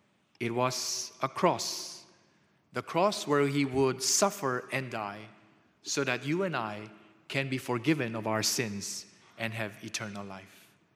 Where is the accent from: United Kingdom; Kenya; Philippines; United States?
Philippines; So I was from the Philippines, and we say, oh, Paul's thorn in the flesh, it must be the mother-in-law.